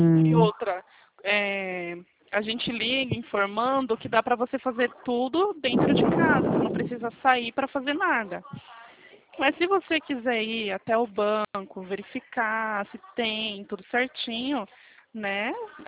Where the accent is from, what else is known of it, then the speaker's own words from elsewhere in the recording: São Paulo, Brazil; eu sou de São Paulo.